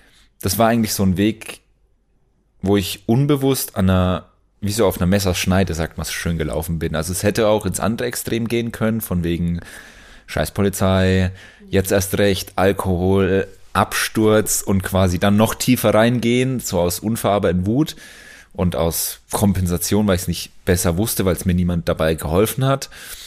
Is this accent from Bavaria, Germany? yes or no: yes; Ellerbrunn, Bavaria, Germany; Es gibt ja nur drei in Ellerbrunn, wo ich aufgewachsen bin.